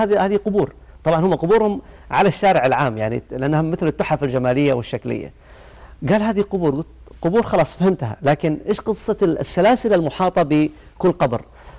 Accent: Saudi Arabia; أعضاء هيئة كبار العلماء عندنا في السعودية

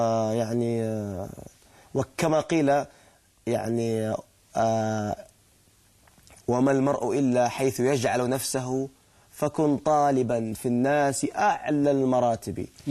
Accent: Jeddah, Makkah Province, Saudi Arabia; born there; أنا من مواليد جدة، من أحد الأحياء اللي تعتبر فقيرة في جدة

